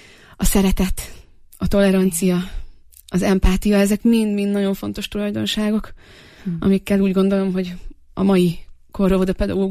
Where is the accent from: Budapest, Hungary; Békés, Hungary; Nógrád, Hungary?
Nógrád, Hungary; Ipolytarnóc; Én Nógrád vármegyéből érkeztem, Ipolytarnócon nőttem fel